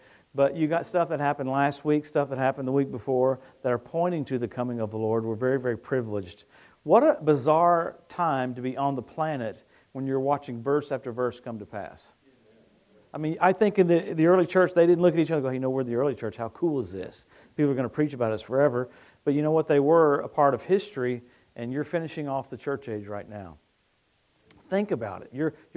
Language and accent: English; the South, United States; But you get me because we're from the South.